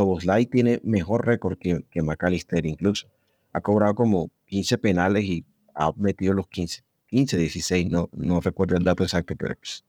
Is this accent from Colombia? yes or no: yes; Colombia; hablo como colombiano